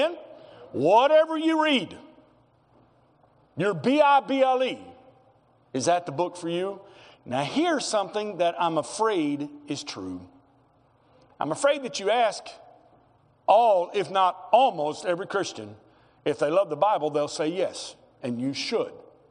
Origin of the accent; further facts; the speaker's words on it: Arkansas, United States; I grew up in Arkansas in what you would call the traditional Southern Baptist church